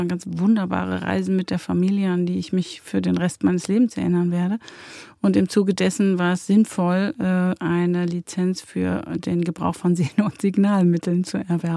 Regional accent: Coesfeld, North Rhine-Westphalia, Germany; Ja, und da hat es mich zurück in meine Heimat, das Münsterland, gezogen.

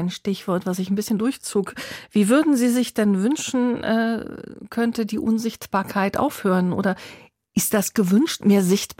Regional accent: Germany; born there; Ich bin in Deutschland geboren, weil mein Vater dort gearbeitet hat.

